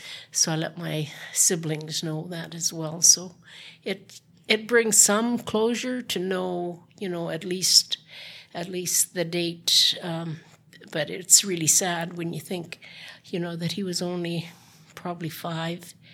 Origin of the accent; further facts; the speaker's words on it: Whitehorse, Yukon, Canada; Well, I was born and raised here in Whitehorse.